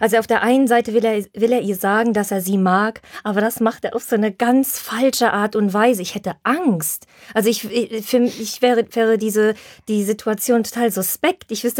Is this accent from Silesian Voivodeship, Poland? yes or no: yes; Silesian Voivodeship, Poland; Deshalb darf ich das sagen. Bei uns in Schlesien, wenn es kein Corona ist und es ist Frühling, kommen die Männer immer in so einem Polo-T-Shirt, schön reingesteckt in die Jeans